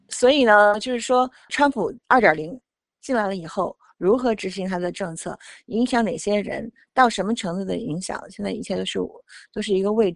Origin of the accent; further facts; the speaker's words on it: China; 我们中国人来这边也是因为看重这个东西嘛，对吧？